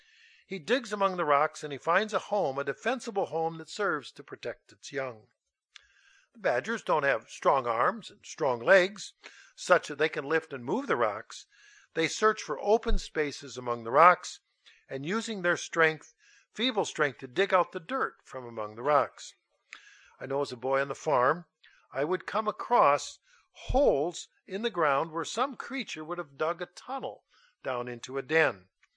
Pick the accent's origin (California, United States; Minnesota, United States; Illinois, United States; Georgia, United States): Minnesota, United States; And while there are badgers where I grew up in Minnesota, the neighboring state of Wisconsin is well known for its badgers.